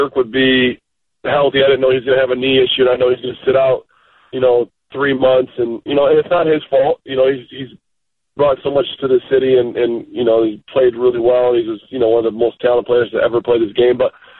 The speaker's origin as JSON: {"language": "English", "town": "Grand Rapids", "region": "Michigan", "country": "United States", "tie": "born or raised there", "said": "We call it, I was born in Grand Rapids, raised in Grand Rapids. Then when we got older and we moved out of the town, out of the city, and moved a little bit to the suburbs."}